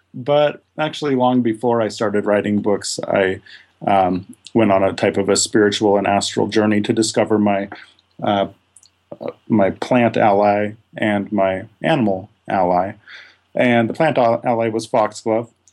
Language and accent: English; Missoula, Montana, United States; I was born and raised here in Missoula, Montana.